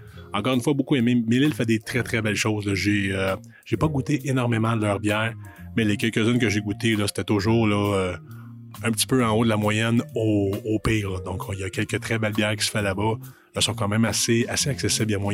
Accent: Cowansville, Quebec, Canada; la microbrasserie de mon village natal de Cowansville

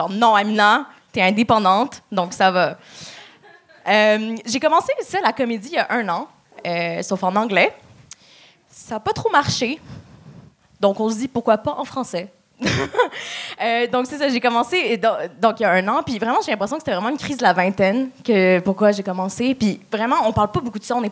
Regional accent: Lebanon; je suis libanaise et musulmane, ok.

